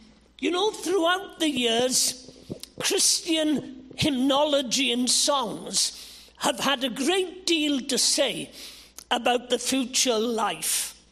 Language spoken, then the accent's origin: English; Wales, United Kingdom; because when I was a youngster, growing up in the Welsh chapels